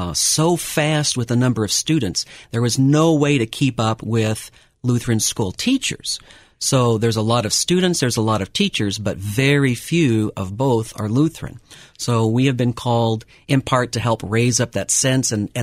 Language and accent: English; Texas, United States; And I'm from Texas, and when I fly back home, that's one of the first things I do when I get off the plane.